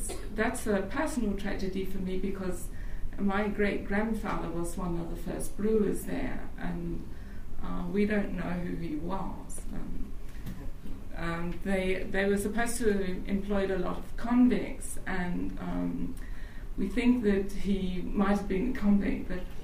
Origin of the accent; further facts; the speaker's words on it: Leiden, South Holland, Netherlands; I'm from Leiden in the Netherlands, and I work for OCLC there